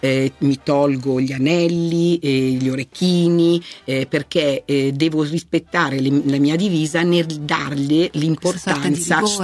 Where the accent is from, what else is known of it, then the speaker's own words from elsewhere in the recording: Milan, Lombardy, Italy; perché io sono una milanese che ho sposato un varesino